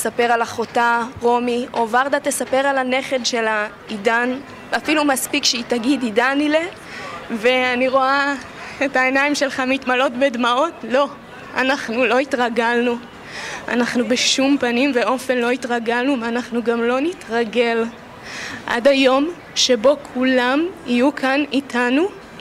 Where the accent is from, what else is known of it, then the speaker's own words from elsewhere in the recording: Tel Aviv, Tel Aviv District, Israel; אני עצמי לא גדלתי בקיבוץ, אני גדלתי בתל אביב, המשפחה שלי מקיבוץ בארי